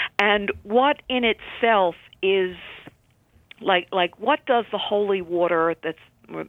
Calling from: Lansdale, Pennsylvania, United States; I'm calling from Lansdale, Pennsylvania.

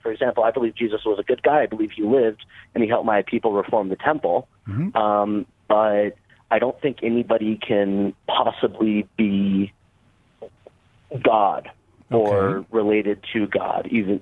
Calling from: Seattle, Washington, United States; I'm calling from Seattle, widely known as the most religious city in the United States, obviously.

